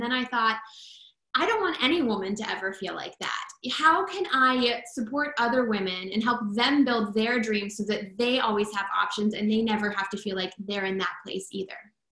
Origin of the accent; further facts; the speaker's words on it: Oklahoma, United States; moved away as an adult; also born or lived in New York; now in Los Angeles, United States; I am a brand photographer for women who are a creative force in their industry. I am originally from Oklahoma. That's where I grew up. And then I made it to Los Angeles almost 13 years ago by way of New York for a little bit.